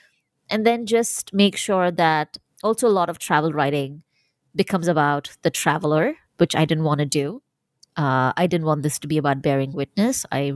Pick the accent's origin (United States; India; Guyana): India; what would I find if I traveled across my home country, India's land borders?